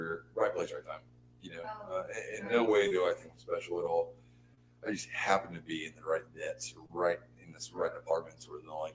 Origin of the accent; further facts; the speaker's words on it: Texas, United States; You know, even growing up in Texas, I just didn't realize because in Galveston and Freeport, all the stuff, there's waves.